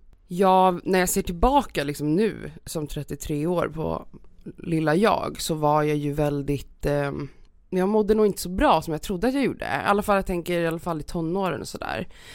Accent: Stockholm, Stockholm County, Sweden; Jag är uppväxt i Stockholm.

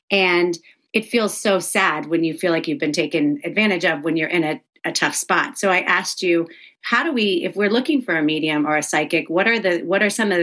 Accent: the South, United States; it's interesting because I grew up in the South, so a lot of my friends are very strong Christians

